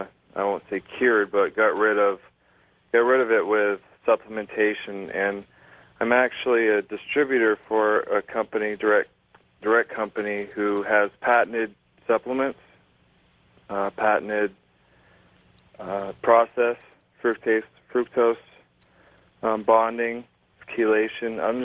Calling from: Bellingham, Washington, United States; Bellingham, Washington, for Robin.

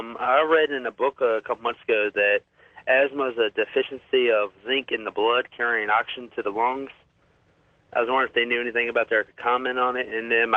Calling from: Virginia, United States; I'm calling from Virginia.

